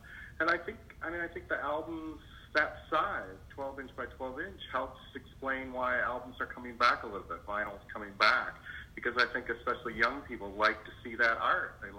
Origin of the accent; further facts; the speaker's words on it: Flint, Michigan, United States; Yeah, we both grew up in Michigan. We grew up in Flint, and we've been collecting vinyl like crazy ever since then.